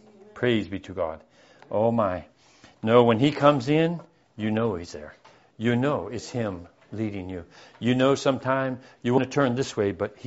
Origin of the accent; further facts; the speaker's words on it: Georgia, United States; born there; also born or lived in Memphis, United States / Baltimore, United States / California, United States; When my dad was military, and I was born in Georgia, and we moved to the West Coast, and we come back. We lived in Memphis in Tennessee. We lived in Baltimore.